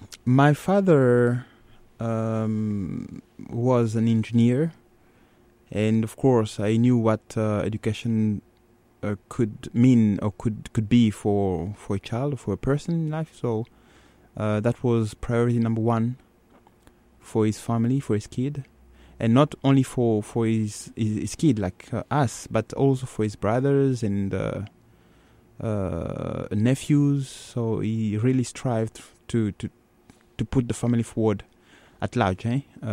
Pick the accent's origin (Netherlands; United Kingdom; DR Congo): DR Congo; first language Chiluba; English is a second language; now in Portland, United States; Yes, I think I'm also grateful because I met so many fellow Congolese citizens here